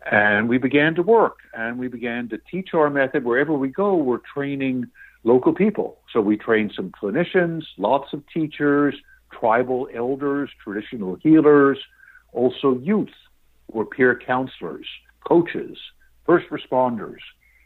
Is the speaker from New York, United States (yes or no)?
yes; New York City, New York, United States; born or raised there